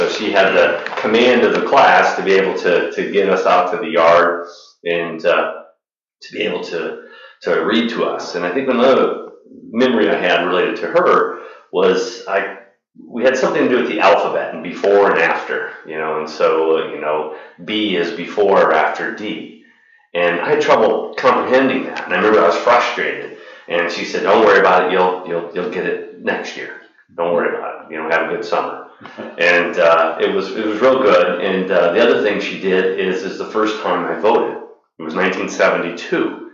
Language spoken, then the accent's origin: English; Epworth, United States; Yeah, so we were raised in Epworth, big white house on the top of the hill.